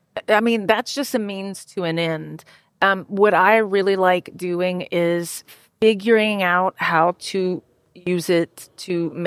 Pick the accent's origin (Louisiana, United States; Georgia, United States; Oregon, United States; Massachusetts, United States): Louisiana, United States; accent: Cajun; My mouth is dry, so you're going to hear my Cajun accent, and I'm kind of tired.